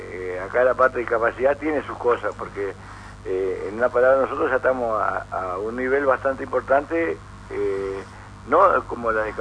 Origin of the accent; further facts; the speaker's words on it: Concordia, Entre Ríos, Argentina; pero me tiré para el lado acá de donde soy